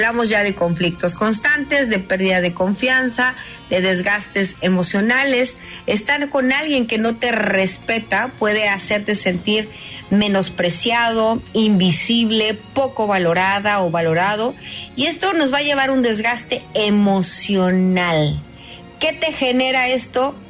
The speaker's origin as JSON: {"language": "Spanish", "country": "Mexico", "said": "todavía apelo al buen sentido y al sentido común de la humanidad y sobre todo de los mexicanos, como latinos somos gente buena"}